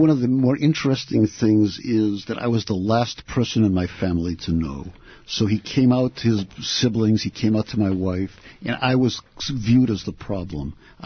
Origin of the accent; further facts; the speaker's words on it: Boston, Massachusetts, United States; They were there from my earliest memories of growing up in Boston, of the mockery that gay people were subjected to when I was in high school. I went to an all-boys school. I went to Boston Latin School.